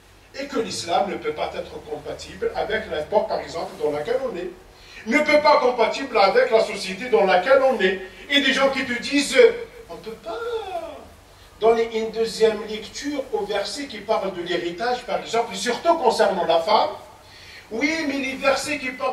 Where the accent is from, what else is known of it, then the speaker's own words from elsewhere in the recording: Algeria; je viens d'Algérie, j'ai vécu là-bas, mes parents sont musulmans, l'Algérie c'est un pays musulman